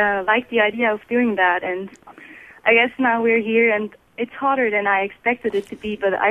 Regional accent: Switzerland; I am from Switzerland, and I live in a small town called Mülligen.

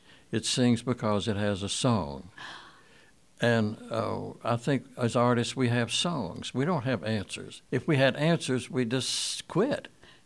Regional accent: the South, United States; Well, that comes from being growing up in the South.

